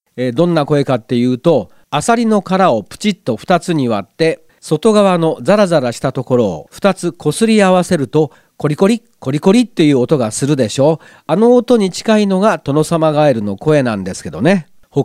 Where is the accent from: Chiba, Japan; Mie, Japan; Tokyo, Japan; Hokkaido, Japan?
Chiba, Japan; 私のふるさと千葉の雑木林のあたりでは鳴いてるのを聞いたことはあるんですが